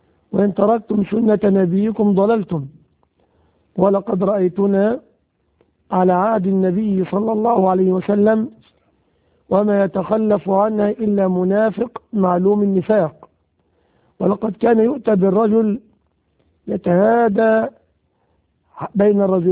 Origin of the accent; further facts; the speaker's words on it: Egypt; حمامات السباحة عندنا في مصر